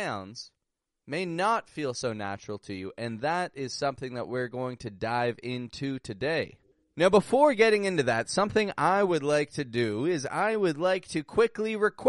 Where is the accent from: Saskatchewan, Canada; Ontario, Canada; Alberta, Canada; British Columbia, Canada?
Ontario, Canada; Toronto; also born or lived in Mexico; I'm from Toronto, from Canada. Currently back up in Canada for this fine summer.